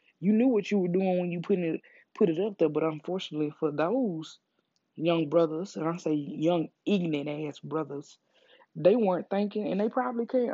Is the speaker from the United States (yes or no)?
yes; the South, United States; People gonna look at y'all side. I'm from the South, so I know.